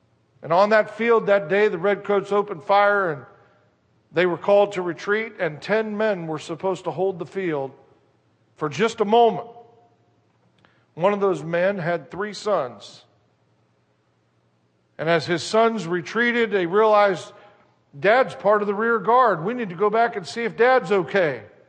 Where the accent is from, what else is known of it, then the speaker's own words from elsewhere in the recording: United States; born there; I'm glad I was born in America.